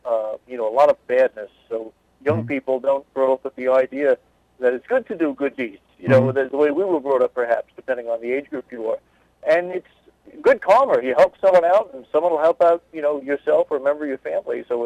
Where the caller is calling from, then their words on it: Stony Brook, New York, United States; I'm from Stony Brook.